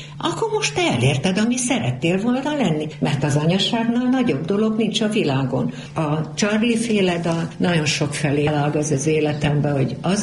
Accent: Palócföld, Hungary; Ez megint csak az, hogy a palótságot, én nem születtem palócnak, de azzá váltam. Mert ez a kultúra vett körül. Ízig, vérig palócnak mondom magam.

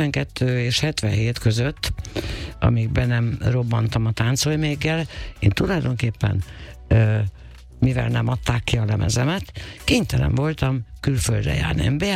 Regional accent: Sashalom, Budapest, Hungary; Úgyhogy arra odafigyelek, hogy én Sashalmon születtem, és ott laktam 28 évig.

